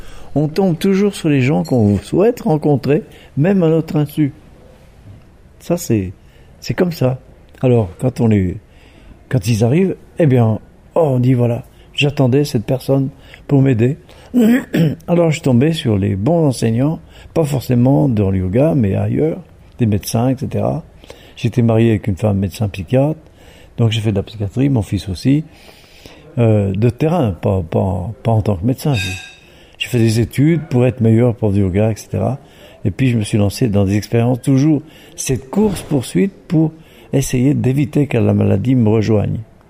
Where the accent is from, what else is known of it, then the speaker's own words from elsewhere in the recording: France; moi je suis français.